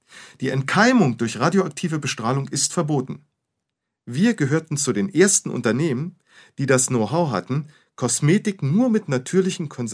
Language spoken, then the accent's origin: German; Neustadt, Germany; born there; now in Hannover, Germany; Geboren bin ich in Neustadt. Anfang der 70er Jahre bin ich nach Hannover gekommen